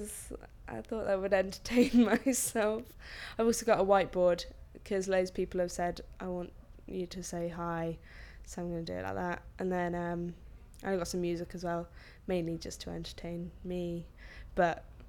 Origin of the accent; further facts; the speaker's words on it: Bristol, South West England, United Kingdom; I'm 18, I'm from Bristol.